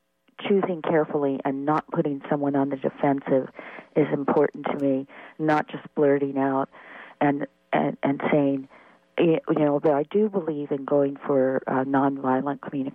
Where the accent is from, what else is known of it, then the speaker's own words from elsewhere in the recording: New Mexico, United States; moved away; also born or lived in Queens, New York City; Oh, my gosh, I so much want to visit there, and I was born in Queens. But when I was a little kid, my father moved us out from New York City to southern New Mexico in the mountains.